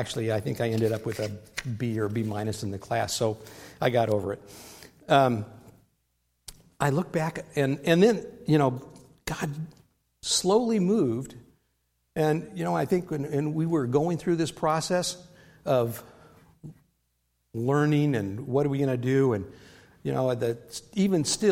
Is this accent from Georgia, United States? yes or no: no; Whittier, California, United States; I grew up here in Whittier, and my mom died when I was 10